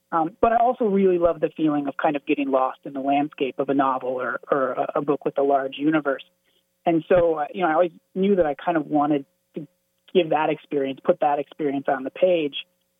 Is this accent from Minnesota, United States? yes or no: yes; Winona, Minnesota, United States; also born or lived in Appleton, Wisconsin; I was born in the Fox Cities of Wisconsin, Appleton, Wisconsin area. And my family moved to Winona, Minnesota when I was, I think, in middle school.